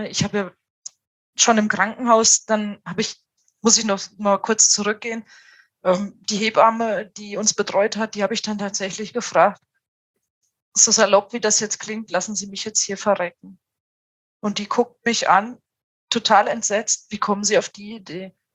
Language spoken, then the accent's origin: German; Thuringia, Germany; born or raised there; also born or lived in Baden-Württemberg